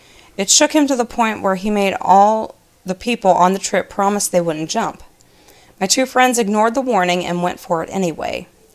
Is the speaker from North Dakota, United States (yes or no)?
yes; North Dakota, United States; I'm from North Dakota.